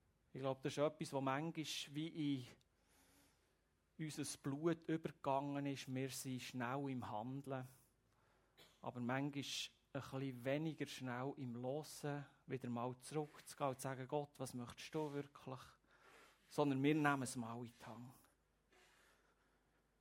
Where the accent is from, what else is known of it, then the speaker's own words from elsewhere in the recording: Switzerland; Wir als Schweizer sind schaffige Leute